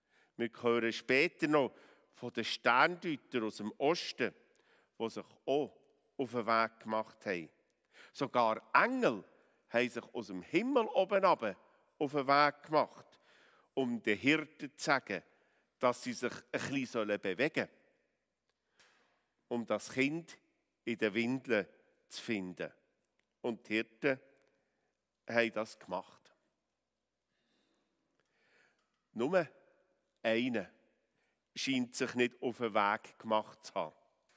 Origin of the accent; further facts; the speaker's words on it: Bern, Switzerland; das ich natürlich als Berner sehr gerne singe und euch einlade, auf gut Berndeutsch mitzusingen